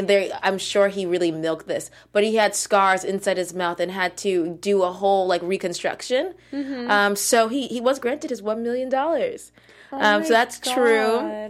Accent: Connecticut, United States; I just thought I had carnivals growing up in my hometown in Connecticut.

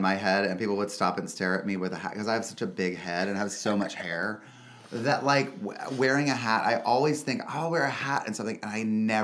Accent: North Carolina, United States; In North Carolina, outside of Charlotte.

